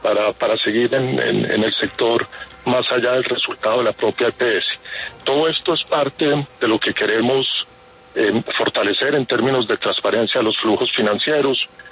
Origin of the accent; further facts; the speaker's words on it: Colombia; como colombianos